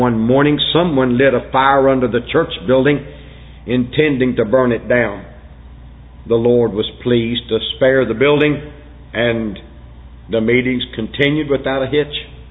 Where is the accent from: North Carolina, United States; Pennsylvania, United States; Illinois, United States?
North Carolina, United States; Winston-Salem; my hometown of Winston-Salem